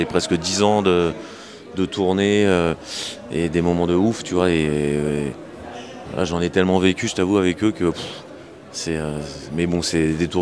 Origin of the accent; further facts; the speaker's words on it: Meaux, Île-de-France, France; Je viens de Meaux, moi, dans Seine-et-Marne.